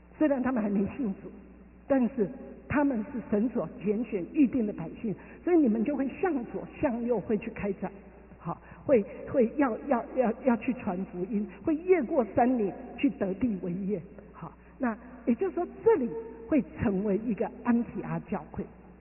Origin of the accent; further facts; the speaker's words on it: China; 仇敌压制我们中国人已经五千年了